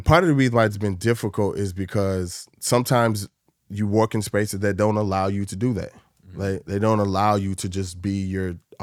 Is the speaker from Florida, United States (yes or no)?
no; Waukegan, Illinois, United States; I grew up in Waukegan, Illinois, which is predominantly black and brown.